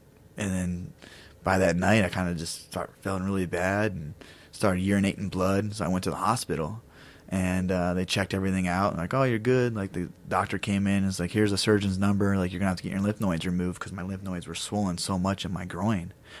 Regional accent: Columbus, Ohio, United States; I was fighting in Columbus, Ohio, my hometown.

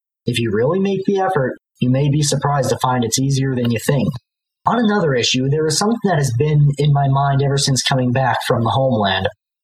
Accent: Pennsylvania, United States; Greetings, comrades. … from Pennsylvania, and I'm doing this recording to tell you about the trip I made to the homeland in early January.

